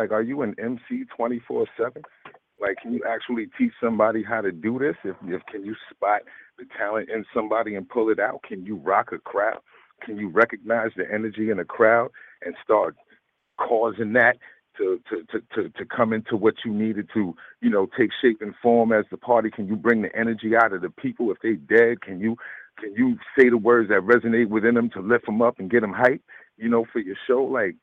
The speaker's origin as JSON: {"language": "English", "region": "New York", "country": "United States", "said": "Look, I'm from New York. I'm very much biased, you know what I'm saying, towards New York hip-hop."}